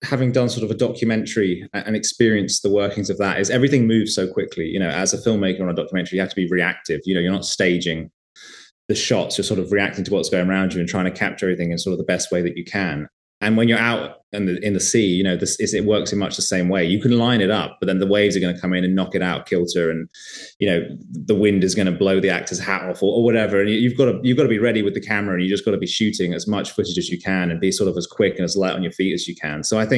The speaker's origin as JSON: {"language": "English", "country": "United Kingdom", "tie": "born or raised there", "said": "being British and having grown up in Britain"}